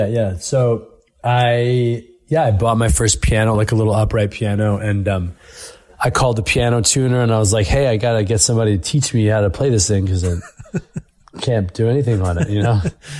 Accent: Philadelphia, Pennsylvania, United States; born there; So I was born in Philadelphia, and very funnily enough, it's very pertinent.

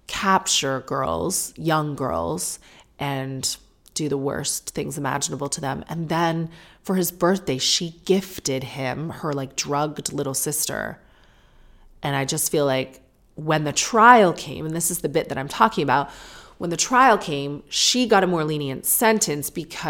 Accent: St. Catharines, Ontario, Canada; it was right near where we grew up in St. Catharines, Ontario.

